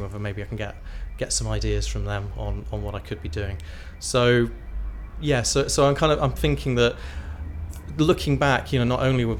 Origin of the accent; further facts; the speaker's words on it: Tewkesbury, South West England, United Kingdom; moved away as an adult; now in North East England; I'm originally from Gloucestershire, from a town called Tewkesbury, and moved up to the northeast about 17 years ago, which is now my adopted home